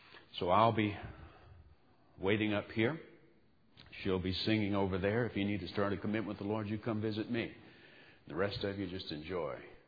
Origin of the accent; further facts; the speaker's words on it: United States; I am an American. I expect to die red, white, and blue.